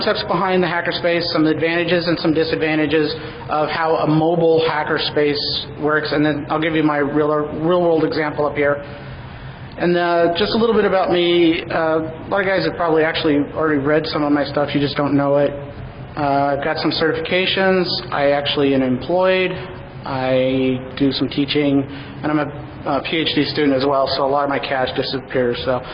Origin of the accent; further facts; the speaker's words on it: Colorado Springs, Colorado, United States; I'm from Colorado Springs. And the community there is a lot smaller than a lot of the ones that you hear about, like over in Germany and New York and stuff like that.